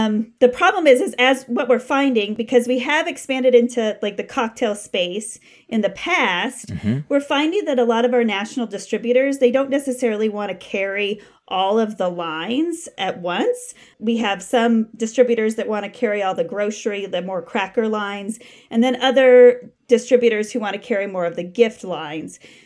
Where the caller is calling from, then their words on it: Denver, Colorado, United States; I'm calling from Denver, Colorado.